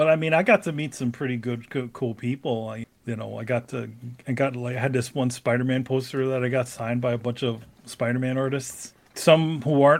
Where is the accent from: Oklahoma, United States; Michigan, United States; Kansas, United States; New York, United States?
New York, United States; New York Comic Con's, that's the local show. It's in my hometown.